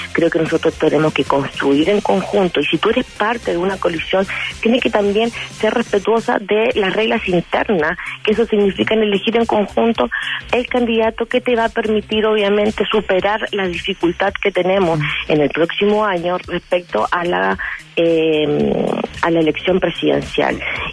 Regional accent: Argentina; now in Chile; Lo que pasa es que soy argentina, pero llevo 20 años felizmente acá en Chile y me hice chilena hace ya muchos años atrás.

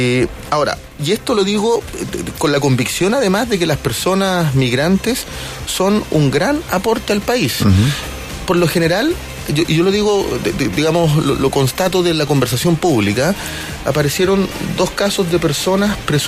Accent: Antofagasta, Chile; Yo soy de Antofagasta.

